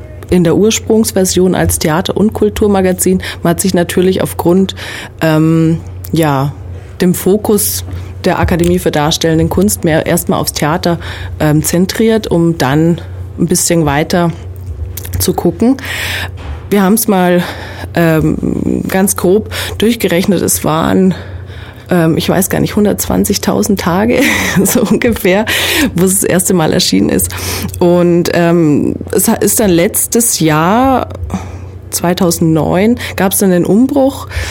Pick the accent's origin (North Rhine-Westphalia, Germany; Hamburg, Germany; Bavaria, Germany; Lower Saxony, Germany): Bavaria, Germany; Nuremberg; born there; Nein, ich bin eigentlich gebürtige Nürnbergerin, ein Franke.